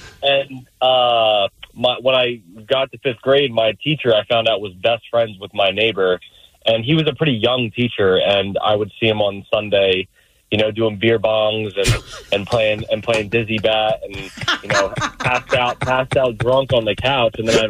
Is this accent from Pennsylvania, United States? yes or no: yes; Philadelphia, Pennsylvania, United States; now in Seattle, United States; Yeah, so I grew up in Philadelphia, and my next, two doors down, my neighbor was really close with my family